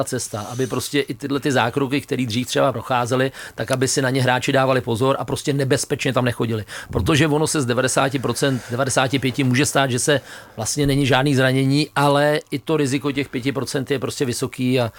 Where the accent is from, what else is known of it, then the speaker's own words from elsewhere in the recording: Liberec, Liberec Region, Czechia; je potřeba říct, že já jsem z Liberce, to znamená, já to vrchem mám 100 kilometrů.